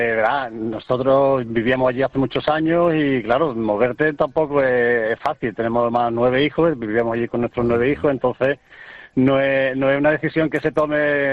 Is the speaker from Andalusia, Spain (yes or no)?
yes; Seville, Andalusia, Spain; Bueno, somos de Sevilla. Vivimos en Sevilla, volvimos a Sevilla